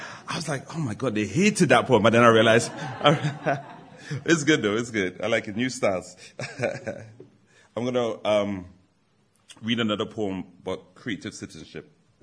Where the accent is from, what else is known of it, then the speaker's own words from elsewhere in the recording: Trinidad & Tobago; I'm originally from Trinidad.